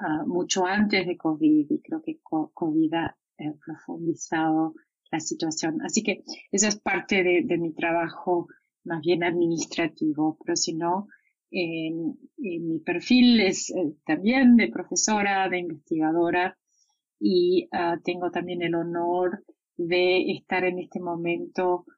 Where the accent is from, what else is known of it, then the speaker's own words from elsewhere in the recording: Argentina; now in United States; Yo soy argentina, de origen, radicada en Estados Unidos hace más de 20 años, comunicándome hoy con ustedes desde Buenos Aires, donde vine a visitar a mis padres 15 días a trabajar de manera remota.